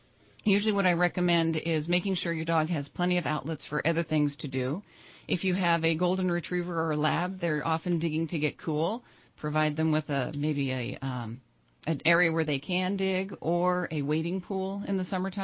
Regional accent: Redding, California, United States; Well, I'm a North State native. I was born and raised here in Reading.

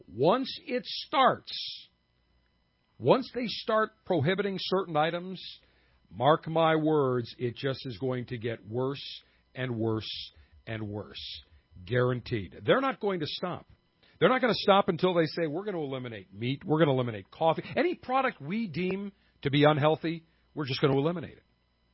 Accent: Buffalo, New York, United States; Erie County, New York, which is the county in which my hometown of Buffalo, New York, happens to reside in.

